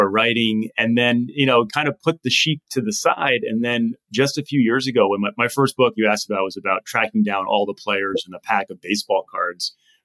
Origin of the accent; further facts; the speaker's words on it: Rhode Island, United States; So he was my favorite as a kid. I grew up in Rhode Island.